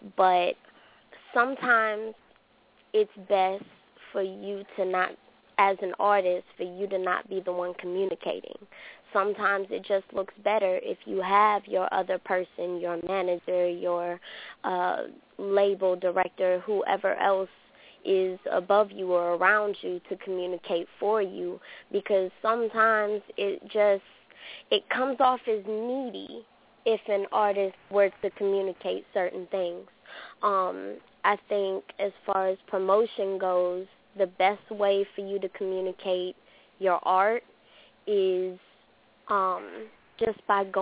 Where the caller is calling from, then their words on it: Columbus, Georgia, United States; I am calling in from Columbus, Georgia.